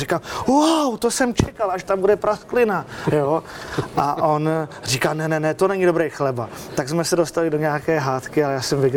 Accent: Račice, South Moravian Region, Czechia; Já jsem z Moravy, to možná slyšíte, a tam v Račicích ve vesničce za Vyškovem prostě bylo pekařství

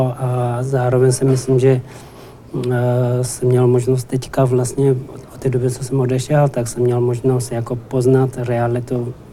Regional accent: India; Ano, já jsem vyrůstal v Indii, přesně tak. Ano, já jsem vyrůstal v Indii

